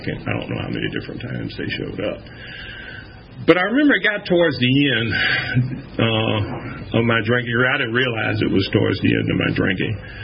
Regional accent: West Palm Beach, Florida, United States; also born or lived in Jacksonville / Miami; See, I was in Jacksonville, Florida then. And then we moved down to Miami. And, oh, originally I'm from West Palm Beach, Florida.

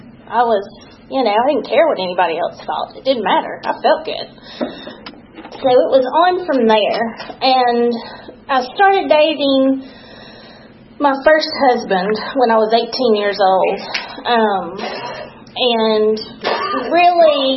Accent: Dalton, Georgia, United States; moved away as an adult; I was born in Dalton, Georgia, in 1976. It's a town about 2 hours north of here, much smaller than Atlanta, of course. And I lived there all my life until May of last year when I moved here.

